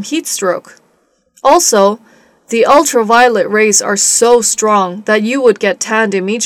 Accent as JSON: {"language": "English", "town": "Guangzhou", "region": "Guangdong", "country": "China", "tie": "born or raised there", "second_language": "English", "said": "especially the strong sunlight in summer in my hometown Guangzhou. You know, the city is located in the south of China, where there are scorching summers."}